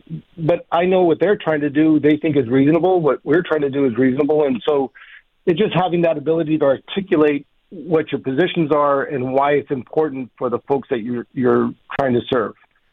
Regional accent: Nogales, Arizona, United States; I was born and raised in Nogales, so I'm a Southern Arizona boy, and mom raised four boys on her own.

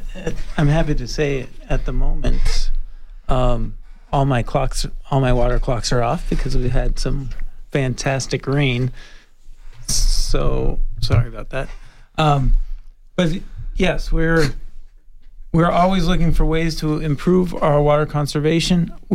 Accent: Tucson, Arizona, United States; I grew up in Tucson, and so in the 80s, everyone had a lawn.

